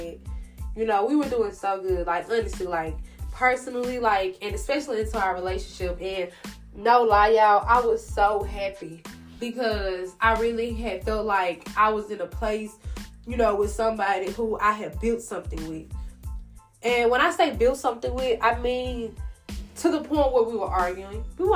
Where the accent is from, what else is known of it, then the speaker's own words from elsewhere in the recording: Mississippi, United States; But honestly, y'all, I'm from Mississippi, and only thing that's been going on is bipolar.